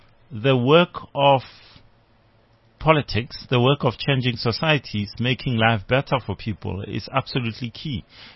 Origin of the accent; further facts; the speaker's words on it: Limpopo, South Africa; I'm from Limpopo originally.